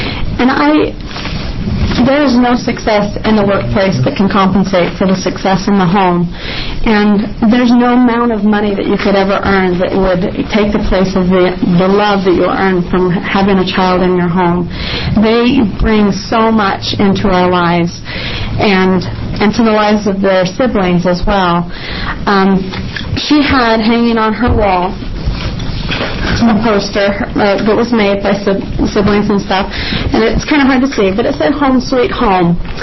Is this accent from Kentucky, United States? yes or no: no; Corvallis, Oregon, United States; I am from Corvallis, Oregon.